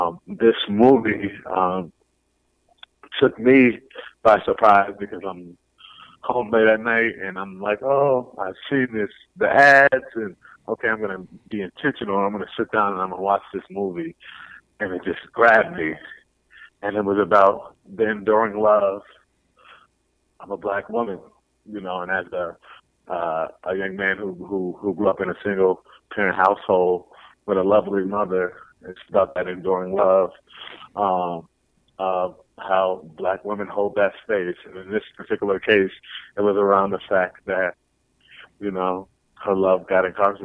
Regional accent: Hudson, New York, United States; So I'm just happy for the opportunity to be on the air, repping my hometown of Hudson, New York.

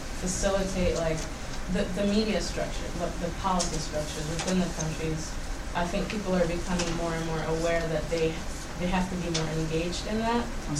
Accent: Ethiopia; I'm from Ethiopia, and growing up when I was little, like, all we ever, like, we had a shortwave radio

